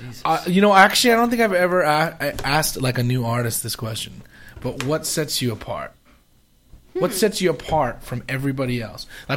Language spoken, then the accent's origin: English; Canada; born there; I'm Canadian. Well, I'm not really Canadian, but I was born in Canada. So I'm technically Canadian.